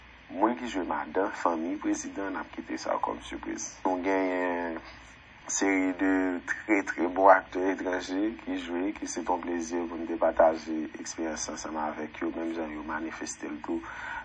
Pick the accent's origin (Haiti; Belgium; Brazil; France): Haiti; comme si l'on pas regarder film ça en tant qu'haïtien surtout